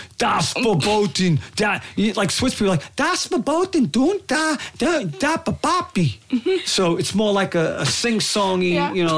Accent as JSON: {"language": "English", "region": "New York", "country": "United States", "said": "Working class, low budget, New Yorker."}